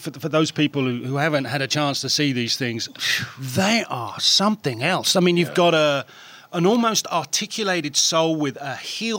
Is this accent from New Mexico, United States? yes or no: no; Philadelphia, Pennsylvania, United States; I'm from Philly, I grew up on the streets, this is me